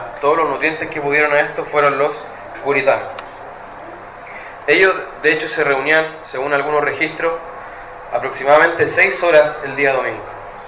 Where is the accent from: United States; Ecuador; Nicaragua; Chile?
Chile; De hecho, así es para nosotros hoy día, como chilenos, ¿cierto?